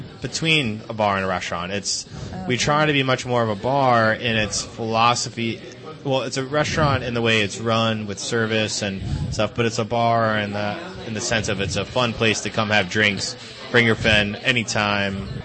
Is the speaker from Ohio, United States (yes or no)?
yes; Cincinnati, Ohio, United States; something that I had known about growing up in Cincinnati, about because we're so close to Kentucky and the traditions of country ham